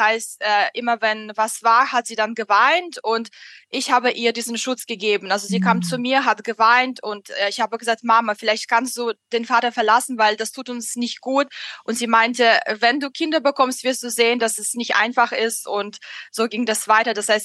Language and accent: German; Moscow, Russia; Ich bin in Moskau aufgewachsen und hatte leider keine schöne Kindheit erlebt.